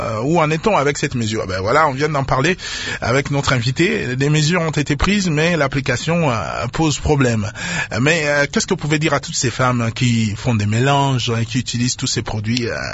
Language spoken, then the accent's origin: French; Kindu, Maniema, DR Congo; Mais je sais, chez nous, à Kindu Mulungé, Kindu Chaleur, c'est plus pire.